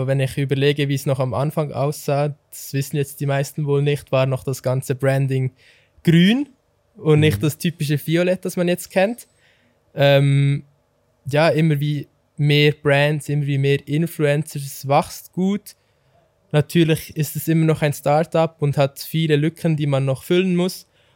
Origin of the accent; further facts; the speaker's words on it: Solothurn, Switzerland; weil uns als Solothurner DJ schnell aufgefallen ist, dass man als DJ in Solothurn keine große Chance hat.